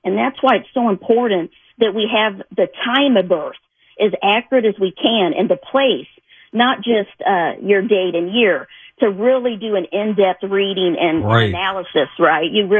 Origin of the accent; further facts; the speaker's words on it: Rolla, Missouri, United States; And I grew up in Rolla, Missouri, you know, that's not too far from St. Louis.